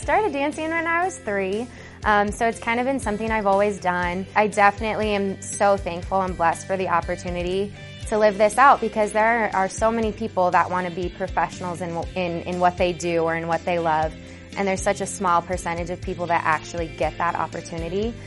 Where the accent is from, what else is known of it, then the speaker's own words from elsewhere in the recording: Yardville, New Jersey, United States; I'm from Yardville, New Jersey, and this is my fourth season as a Denver Broncos cheerleader.